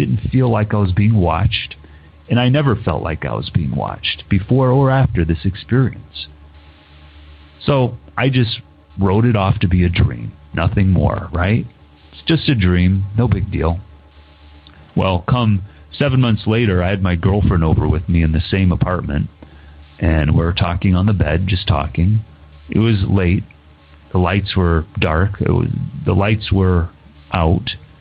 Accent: South Bend, Indiana, United States; I'm originally from Indiana, South Bend, Indiana.

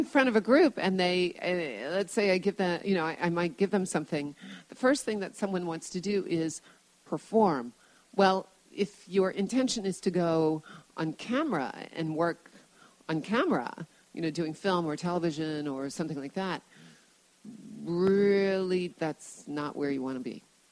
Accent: New Orleans, Louisiana, United States; And New Orleans is my hometown, so anytime I get a gig there, I'm jumping up and down, and I'm really excited because I get to go home and eat good food.

